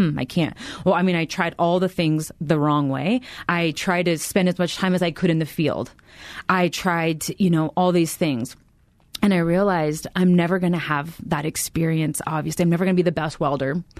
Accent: Platteville, United States; And, you know, this was out in Platteville. I grew up in Platteville.

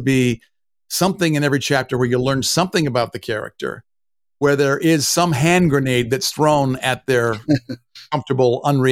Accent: Michigan, United States; also born or lived in Albuquerque / Denver; now in Jacksonville, United States; We live in Jacksonville, Florida. It's not the place I would have necessarily chosen. I was born and raised in Michigan. And so I love the forest.

